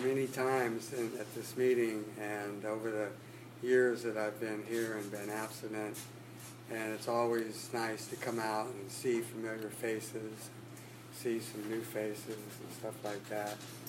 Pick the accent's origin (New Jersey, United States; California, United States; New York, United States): California, United States; Alameda; I'm from Alameda, which is just kind of across the bridge, and so I don't get out here much except when I'm asked to speak.